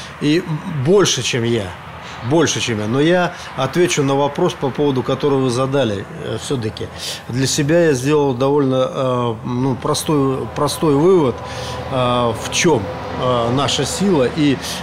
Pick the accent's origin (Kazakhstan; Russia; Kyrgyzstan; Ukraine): Russia; Topki, Kemerovo Oblast; Я сам из Кузбасса, я Топкинский родом. Родился, вырос там.